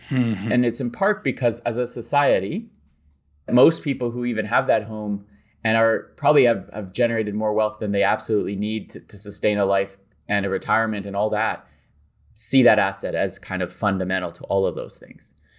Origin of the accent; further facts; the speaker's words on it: Toronto, Ontario, Canada; where I was raised in around Toronto.